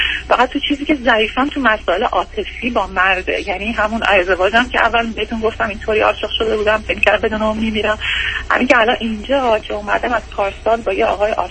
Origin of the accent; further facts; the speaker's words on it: Iran; moved away as an adult; now in United States; با بچه‌ام از ایران اومدیم بیرون دو سال پیش.